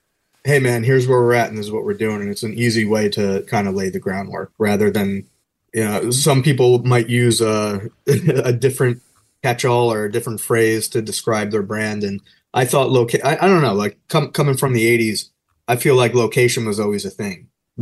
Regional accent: New Jersey, United States; also born or lived in Bronx, New York; I would say, so I'm from New York. I was born in the Bronx. I grew up in New Jersey as a kid and moved back here right after 9/11.

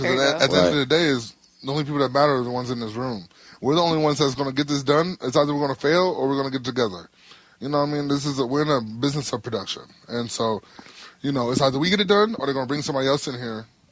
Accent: Wisconsin, United States; Well, you know, I'm from Wisconsin.

